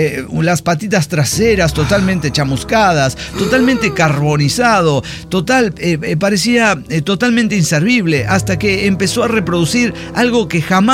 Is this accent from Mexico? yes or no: yes; Mexico City, Mexico; del FF mexicano.